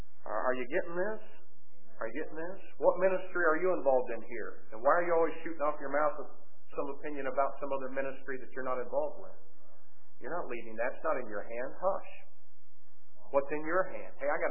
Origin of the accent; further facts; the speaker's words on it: Jasonville, Indiana, United States; I said, I'm from Jasonville, Indiana, and I don't want anybody to know where that's at.